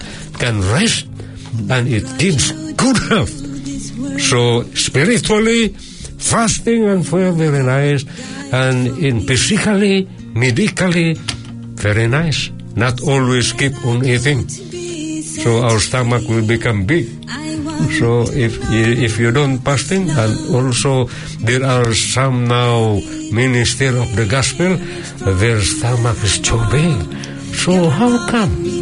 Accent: Philippines; I even my eyes look like a Chinese, but I am still Filipino.

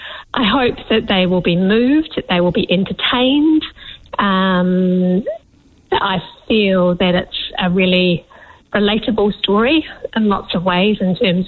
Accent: Upper Hutt, Wellington, New Zealand; I grew up in Upper Hutt. My mum's from the UK, my dad's from the US, so there was certainly always that slight sort of fish out of water experience

